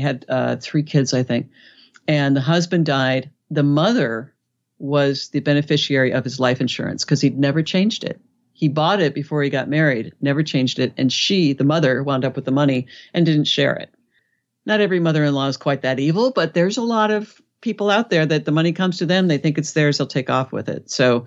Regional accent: Los Angeles, California, United States; Well, you know, I'm from Los Angeles, so the big news there was the college admissions scandal.

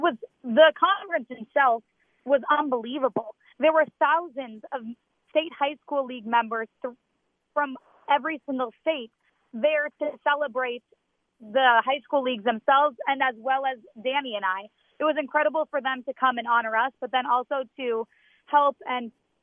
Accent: Minnesota, United States; And we actually, because we're both from Minnesota, we knew similar students. We knew we had connections from Moose Lake all the way to Minneapolis.

